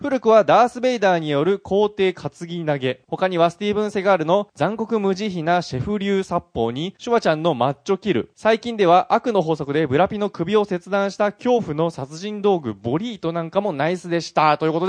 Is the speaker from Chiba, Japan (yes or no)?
no; Saitama, Japan; 僕は埼玉出身で